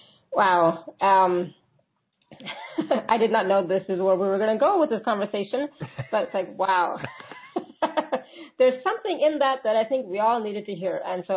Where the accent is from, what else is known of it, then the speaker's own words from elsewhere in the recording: India; Sometimes, because I'm Indian, okay, Indian music brings up so many emotions, right?